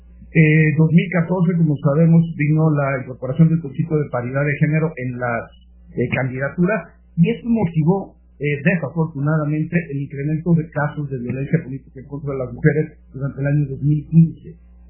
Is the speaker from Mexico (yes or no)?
yes; Mexico; yo creo que debemos reconocer como sociedad mexicana los grandes avances